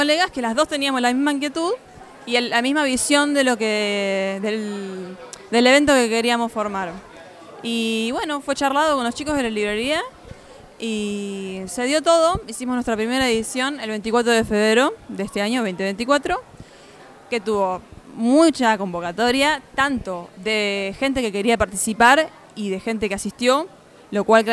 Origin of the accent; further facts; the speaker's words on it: Mar del Plata, Buenos Aires Province, Argentina; Sí, nacida y criada en Mar del Plata todavía, ahí.